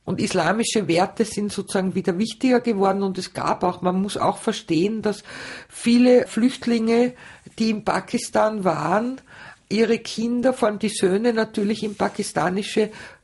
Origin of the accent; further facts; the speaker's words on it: Gmunden, Upper Austria, Austria; Ich bin zwar in Linz geboren, aber seit meinem ersten Lebensjahr in Gmunden und wohne jetzt in der Nähe von Gmunden in einem kleinen Dorf.